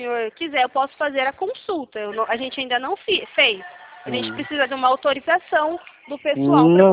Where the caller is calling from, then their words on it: Campinas, São Paulo, Brazil; Eu falo de Campinas.